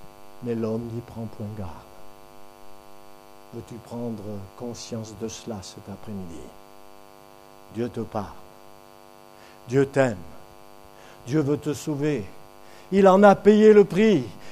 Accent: Toulon, Provence-Alpes-Côte d'Azur, France; born there; je suis né à Toulon, donc à côté d'un port maritime et militaire

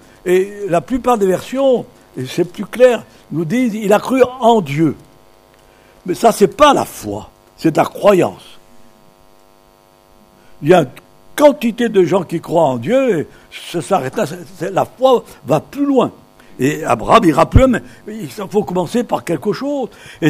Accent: Lyon, Auvergne-Rhône-Alpes, France; Vous savez, avec mon épouse, nous sommes d'origine lyonnaise. Nous sommes des Gones. À Lyon, nous avons un parc magnifique

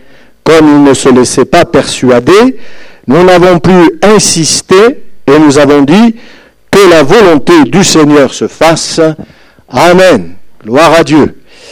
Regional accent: France; oh, même pas chez nous en France, on n'a pas connu ça

